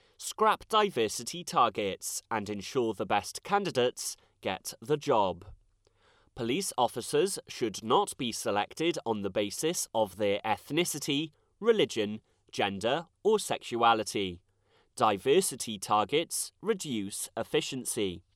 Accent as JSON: {"language": "English", "region": "West Midlands", "country": "United Kingdom", "tie": "born there", "said": "I was born in Shropshire and have been a Shropshire councillor since 2017."}